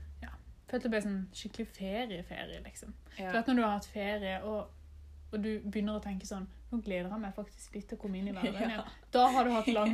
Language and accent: Norwegian; Kristiansand, Agder, Norway; Jeg var jo hjemme i Kristiansand i en måned, nesten.